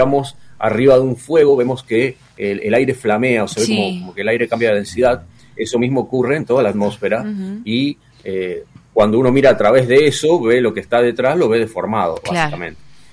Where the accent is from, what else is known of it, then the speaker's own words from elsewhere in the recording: Mendoza, Argentina; born there; now in Entre Ríos, Argentina; Yo nací en Mendoza, me vine a vivir a Entre Ríos ya hace 40 años, así que, bueno, eso es más entrerriano, se puede decir que mendocino, ¿no? Pero sí, nací allá, nací en Mendoza.